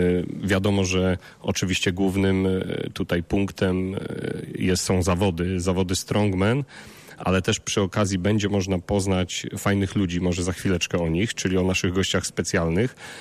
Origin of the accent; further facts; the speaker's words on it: Nowy Tomyśl, Greater Poland Voivodeship, Poland; Miejsce dla mnie bardzo sentymentalne, bo jestem rodowitym Nowotomyślanem